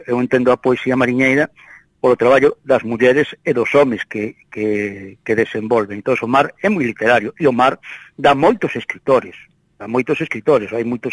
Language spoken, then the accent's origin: Galician; Galicia, Spain; sobre todo de onde son eu, da Costa da Morte.